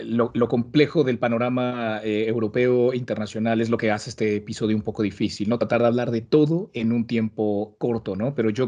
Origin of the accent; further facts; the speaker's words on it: Mexico; born there; empezando con México, con mi país natal.